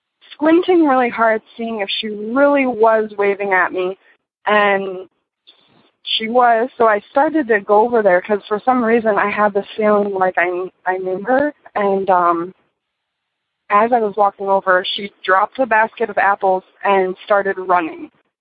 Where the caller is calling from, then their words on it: Michigan, United States; I'm calling from Michigan.